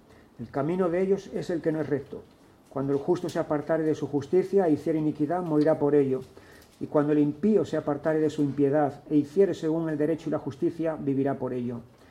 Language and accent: Spanish; Córdoba, Andalusia, Spain; por estos días que pude estar en mi patria chica, en Córdoba.